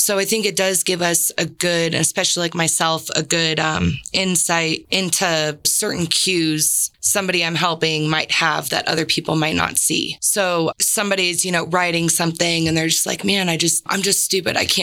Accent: San Diego, California, United States; And, you know, I'm originally from San Diego. Like we don't just ride horses around.

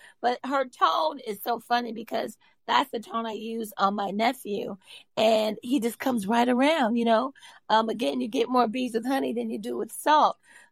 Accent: San Francisco, California, United States; all our years growing up in San Francisco. Well, we went to school here, of course. But every summer, we spent both in Alabama and in Mississippi, as you said.

